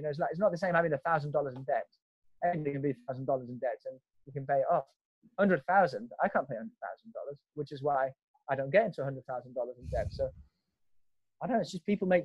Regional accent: Spain; I'm studying in the university in my hometown, you know, living with my parents, because I decided, you know, if I can't afford going to Madrid, which is the capital here

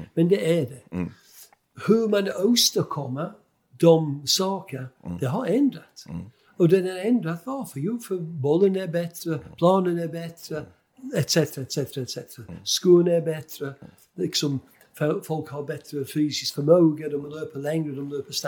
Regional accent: Birmingham, West Midlands, United Kingdom; Swedish is a second language; jag växte upp på Villa Park.

